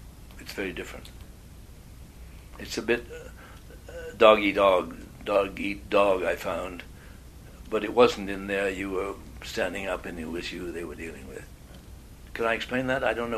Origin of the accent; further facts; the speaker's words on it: Canada; Because I was born here. I'm a Canadian.